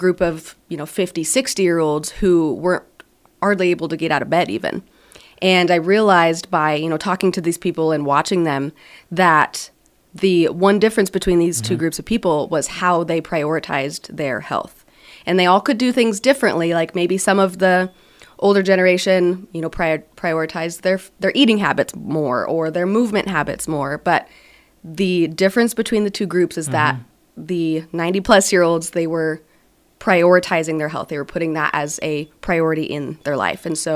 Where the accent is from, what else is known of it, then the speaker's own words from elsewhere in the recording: Scottsbluff, Nebraska, United States; Yeah, born and raised in Scottsbluff